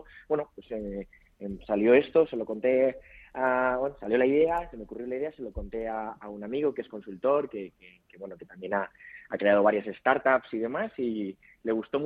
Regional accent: Valencian Community, Spain; Ellos saben que yo soy valenciano y que una de las cosas que más me gusta hacer es el arroz.

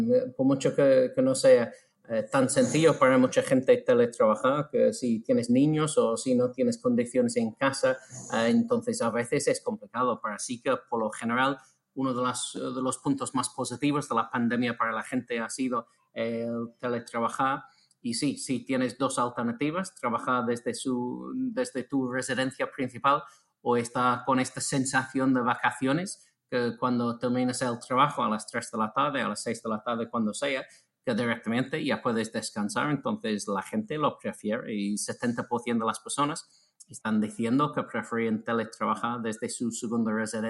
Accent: England, United Kingdom; Spanish is a second language; now in Spain; No tengo segunda residencia en España, como notarás de mi acento. Yo soy de Inglaterra.

